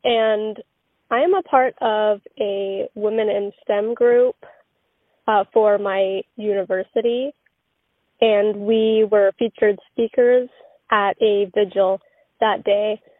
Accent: Bowen Island, British Columbia, Canada; I'm originally from Bowen Island

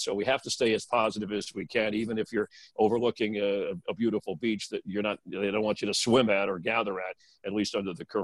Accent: Florida, United States; So I grew up in Florida. I'm a warm weather guy.

